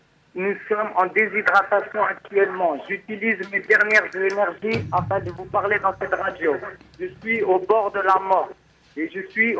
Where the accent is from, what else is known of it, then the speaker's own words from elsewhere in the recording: Nantes, Pays de la Loire, France; je suis originaire de Nantes.